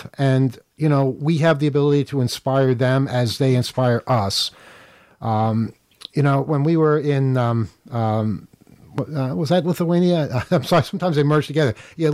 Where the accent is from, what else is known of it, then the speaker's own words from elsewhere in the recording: New York, United States; if I say I'm from the United States, I'm going to get a look. I know that. But if you say you're from New York, it means something different.